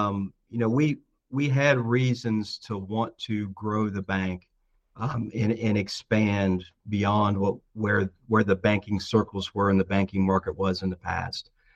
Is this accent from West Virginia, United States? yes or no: yes; West Virginia, United States; I mean, I'm from West Virginia, but we had put down roots in Virginia, and we had been in Virginia the last 20 some years.